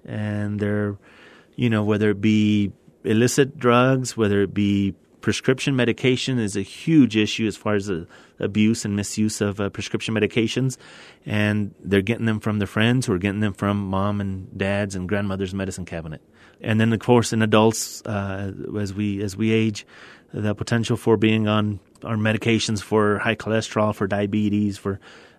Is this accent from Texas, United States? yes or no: yes; Texas, United States; Well, I'm originally from the Big Bend area, and I graduated from Presidio High School. My parents still live in Presidio.